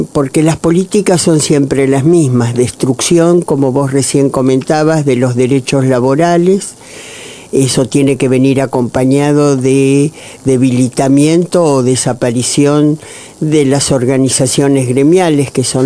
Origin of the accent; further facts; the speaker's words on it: Buenos Aires, Argentina; soy peronista porteña.